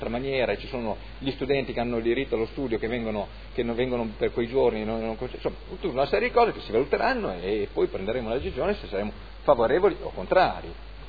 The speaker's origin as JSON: {"language": "Italian", "town": "Turin", "region": "Piedmont", "country": "Italy", "said": "io sinceramente da torinesi, per Torino non certo amministrata dal centrodestra"}